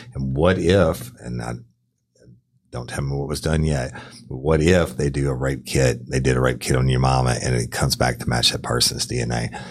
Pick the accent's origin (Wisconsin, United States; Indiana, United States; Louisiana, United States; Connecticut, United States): Louisiana, United States; Clinton; when I was a kid growing up in Clinton, we got 2.5 out of the 3 channels.